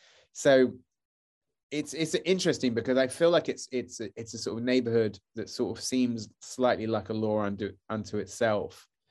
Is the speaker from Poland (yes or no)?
no; South West England, United Kingdom; And in my family house, we grew up in Somerset, she saw two different ghosts